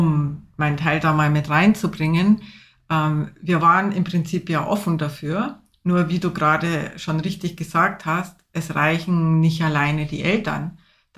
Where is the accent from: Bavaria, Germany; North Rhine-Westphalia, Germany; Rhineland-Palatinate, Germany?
Bavaria, Germany; wir sind in Bayern aufgewachsen, in einem sehr kleinen Ort, der sehr religiös ist, wo auch man sehr an Traditionen hängt